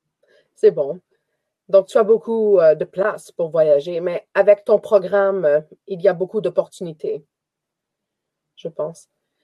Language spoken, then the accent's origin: French; Quebec, Canada; born there; Pour moi, mes parents sont québécois Et je suis née au Québec aussi, donc je suis canadienne québécoise. Mais ça va, c'est bon. J'aime Québec beaucoup et ma famille parle français.